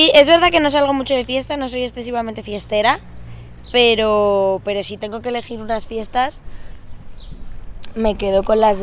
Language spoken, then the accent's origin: Spanish; Madrid, Community of Madrid, Spain; Pues yo soy de Madrid, nací en Moratalaz y bueno, ahora vivo y he vivido muchos años en Vallecas.